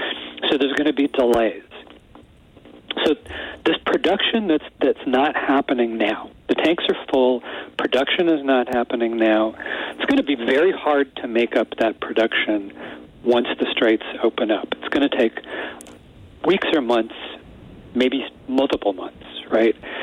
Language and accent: English; California, United States; I grew up in California. I consider myself sort of a California exile or California emigrant, if you will.